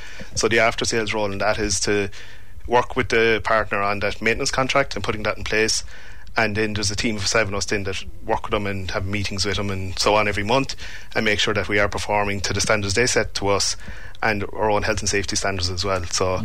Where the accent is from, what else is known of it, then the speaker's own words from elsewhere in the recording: Ballyseedy, County Kerry, Ireland; Like, I'm from Ballyseedy, only out the road.